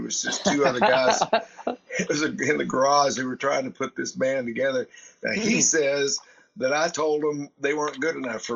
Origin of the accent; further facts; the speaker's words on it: Kentucky, United States; We're all from Kentucky, and we all feel that that's part of the glue.